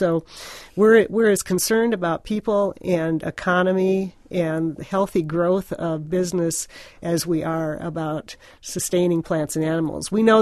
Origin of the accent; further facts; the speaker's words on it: South Dakota, United States; now in Nevada, United States; And I'm from South Dakota, so that makes me almost a native Nevadan.